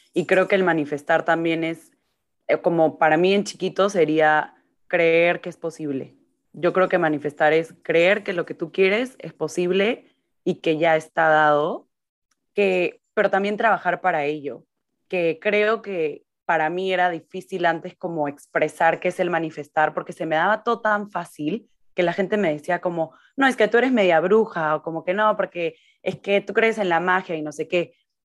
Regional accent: Peru; now in United States; Nitzy y yo somos peruanas, pero ahorita estamos viviendo en Estados Unidos

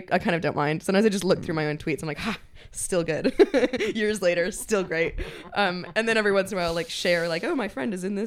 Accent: Vermont, United States; Because I'm from Vermont.

